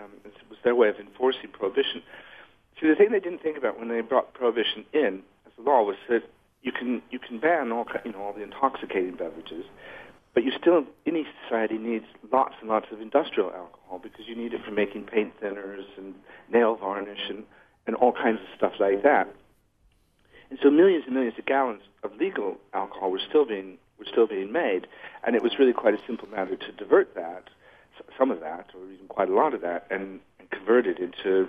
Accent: Des Moines, Iowa, United States; You know, I grew up in Des Moines

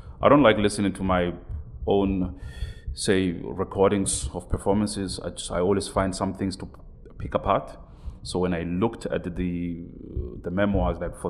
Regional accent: Port Elizabeth, Eastern Cape, South Africa; And I come from Port Elizabeth on the east coast of South Africa

